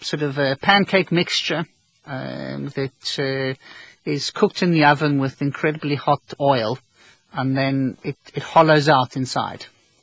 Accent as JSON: {"language": "English", "region": "England", "country": "United Kingdom", "said": "Have to be. I'm English."}